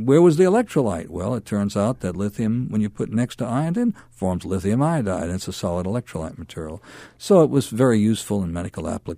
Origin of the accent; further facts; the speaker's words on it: New Orleans, Louisiana, United States; I decided I wanted to go to Loyola New Orleans, which was my hometown, and they offered me a very nice fellowship